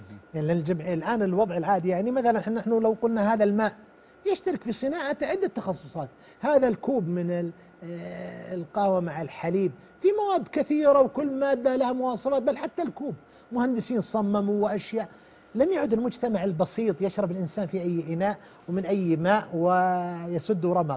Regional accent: Saudi Arabia; المجتمع عندنا في المملكة العربية السعودية

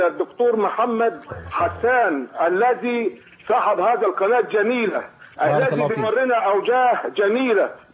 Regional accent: Egypt; والله أنا فخور إن أنا مصري، والله أنا فخور إن أنا مصري

